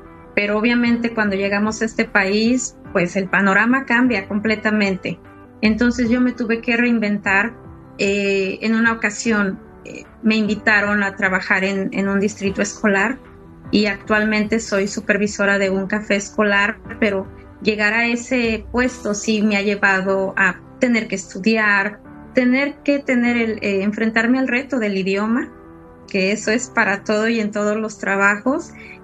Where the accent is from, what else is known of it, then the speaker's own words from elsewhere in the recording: Guanajuato, Mexico; now in United States; Yo soy mexicana y orgullosamente del estado de Guanajuato. He ahí porque soy fan de... yo tengo ya 18 años viviendo en este país, en Estados Unidos.